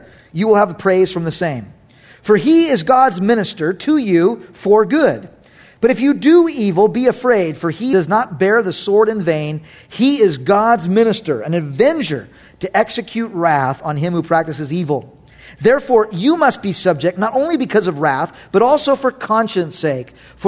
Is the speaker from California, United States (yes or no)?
yes; Long Beach, California, United States; I grew up in Long Beach, California. That's where I was born. The LBC, home